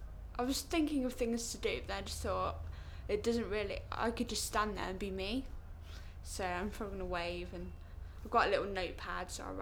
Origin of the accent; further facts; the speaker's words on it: Rugby, West Midlands, United Kingdom; I'm 16 and I come from Rugby in Warwickshire.